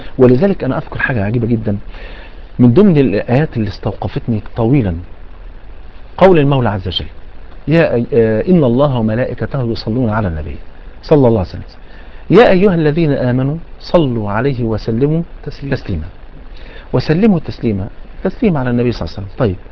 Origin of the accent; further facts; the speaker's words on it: Egypt; عشان الناس عندنا في مصر